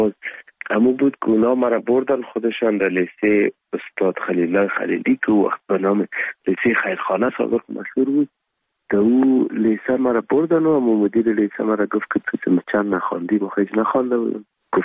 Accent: Afghanistan; first language Pashto; Persian is a second language; now in Germany; زبان مادری ما پشتو است.

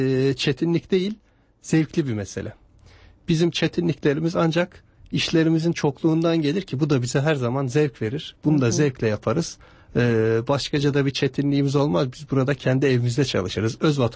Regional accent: Erzincan, Turkey; Ben Erzincan'da doğdum. Çocukluğumun bir kısmı Erzincan'da geçti.

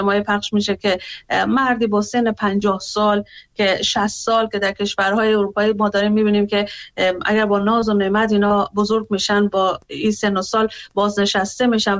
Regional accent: Afghanistan; من به عنوان یک افغانستانی دلم برای کشورم میسوزه،

